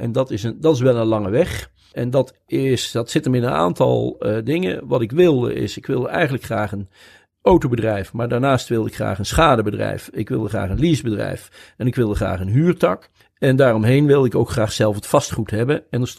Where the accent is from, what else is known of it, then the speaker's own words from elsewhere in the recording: Gelderland, Netherlands; Ja, ik ben zelf geboren getogen op de Veluwe. Apeldoorn is natuurlijk Veluws.